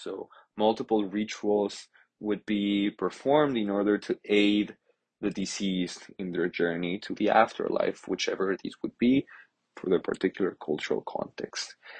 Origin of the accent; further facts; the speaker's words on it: Mexico City, Mexico; It is a traditional Mexican festivity. And well, growing up in Mexico City, I have lived with the celebration the entirety of my life.